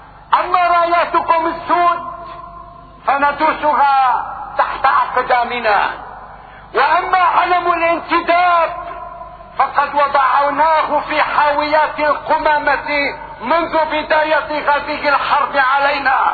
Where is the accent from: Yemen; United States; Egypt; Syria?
Syria; لكننا كسوريين نفتخر بصمود الشرفاء في هذا الوطن